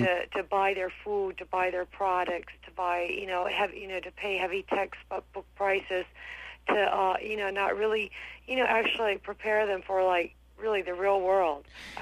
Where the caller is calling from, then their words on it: Albany, New York, United States; I'm calling from Albany, New York, and I'm sure Big Brother knows where that is.